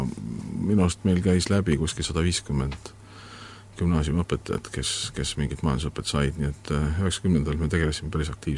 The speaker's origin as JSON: {"language": "Estonian", "town": "Pärnu", "region": "Pärnu County", "country": "Estonia", "also_born_or_lived": "Tartu", "said": "kuna ma olen Pärnust pärit ja Tartus hariduse omandanud"}